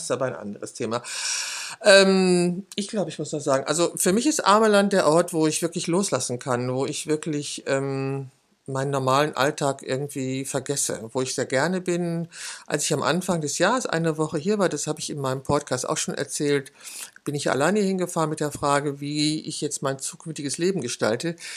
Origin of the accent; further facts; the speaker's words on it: Düsseldorf, North Rhine-Westphalia, Germany; Also als Düsseldorferin auf einem Karnevalswagen.